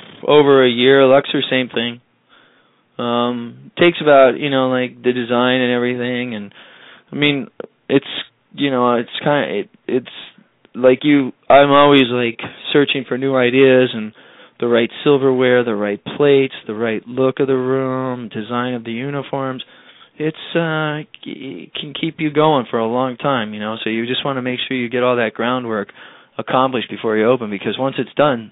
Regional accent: Seattle, Washington, United States; I grew up partly in the Northwest too, in Seattle area.

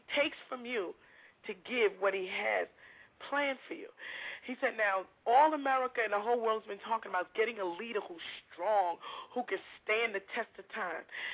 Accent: Holyoke, Massachusetts, United States; I'm from Hollyoke.

